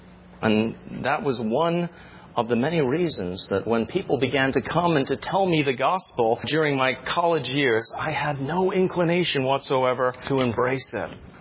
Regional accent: Short Hills, New Jersey, United States; or where I grew up in Short Hills, New Jersey.

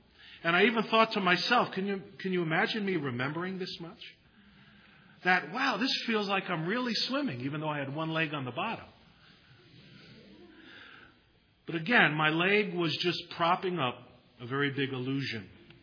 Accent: New York City, New York, United States; Many of you know that I was born and raised in New York City. We lived in a famous section of Brooklyn called Coney Island, about 100 yards from the ocean, from the boardwalk.

